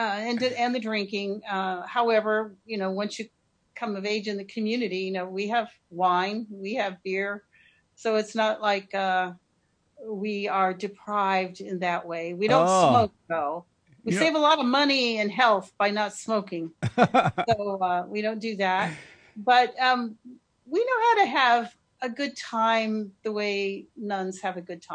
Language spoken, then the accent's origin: English; San Diego, California, United States; also born or lived in Virginia; My dad was in the military. And then I, when I was just a baby, we moved to San Diego. Right, so I grew up in San Diego.